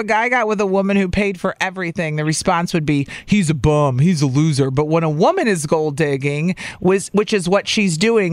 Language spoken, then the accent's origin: English; Carbondale, Illinois, United States; I grew up in Carbondale